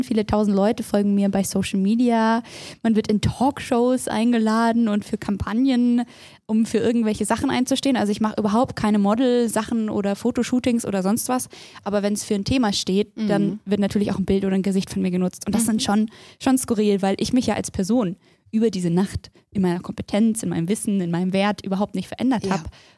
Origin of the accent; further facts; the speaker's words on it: Wilhelmsdorf, Baden-Württemberg, Germany; ich bin bei Ravensburg groß geworden in einem ganz kleinen Dorf, das heißt Wilhelmsdorf. Manche kennen das, ist relativ bekannt wegen den Zieglerschen und man kann eigentlich nur soziale Berufe da lernen und mit Menschen arbeiten und es ist tief christlich.